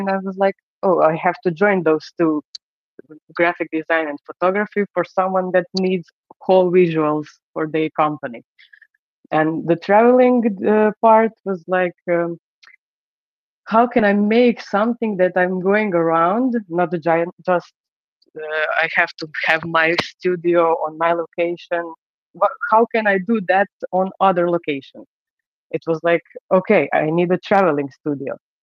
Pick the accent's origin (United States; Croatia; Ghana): Croatia; Okay, so I'm from Croatia.